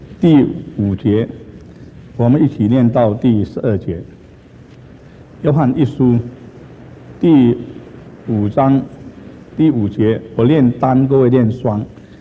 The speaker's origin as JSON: {"language": "Chinese", "country": "Taiwan", "said": "我從台灣來"}